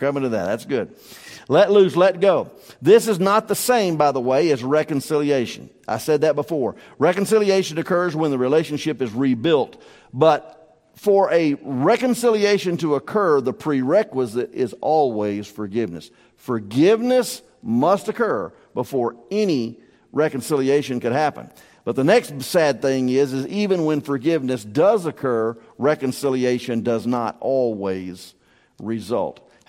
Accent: the South, United States; accent: Southern; I'm sure that with my southern lingo and all of my accent, I probably annoy half the church every Sunday

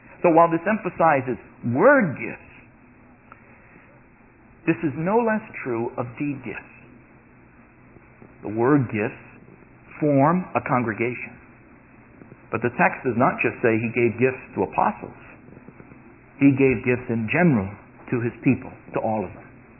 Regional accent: New York, United States; I felt right at home as a New Yorker.

